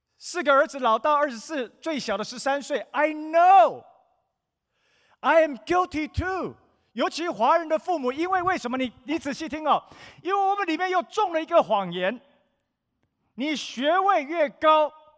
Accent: California, United States; 因为北加州是我长大的地方。

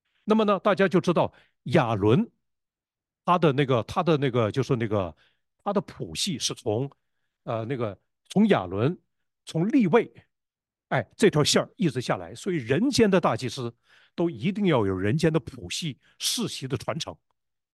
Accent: Northeast China, China; 我们坐在前头那个杜哥，他是东北人，他是跟我老乡。你知道吗？我们东北人有一句话，叫做"多少代多少代以前"。

